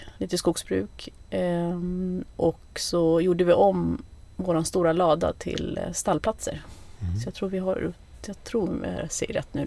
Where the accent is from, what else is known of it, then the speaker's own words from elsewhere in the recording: Haninge, Stockholm County, Sweden; Jag är uppvuxen i, på en gård som heter Årsta Säteri, ungefär 20 minuter från Stockholm i söder, Haninge. Precis vid vattnet ungefär ligger det.